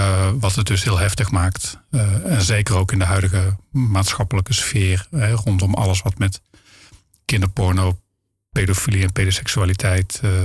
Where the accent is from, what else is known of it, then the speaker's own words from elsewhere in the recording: Hoge Zwaluwe, North Brabant, Netherlands; ik kom uit Hoge Zwaluwe.